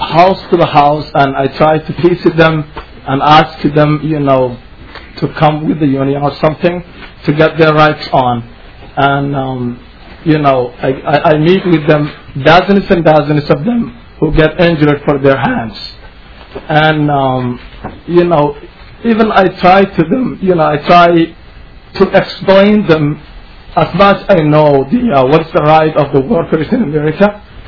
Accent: Faribault, Minnesota, United States; I come from Faribault, Minnesota. And I've been living there for a while

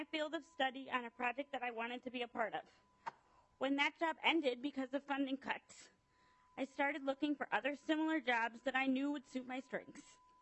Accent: St. Paul, Minnesota, United States; also born or lived in Wisconsin; I grew up in St. Paul with my family. I went to St. Paul Public Schools, and I kept up with my classmates academically.

